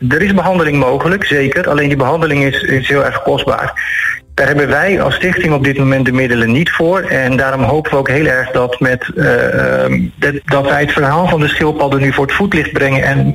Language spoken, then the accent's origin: Dutch; Curaçao; door verontreinigd water wat wij zelf als Curaçaoënaars lozen in onze wateren, in de zee